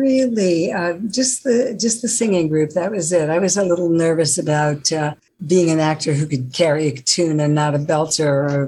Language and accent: English; New York, United States; But I'll speak to you in my native tongue, because originally I was from New York, so I talk like this, and it's much easier for me to talk like this in any other way.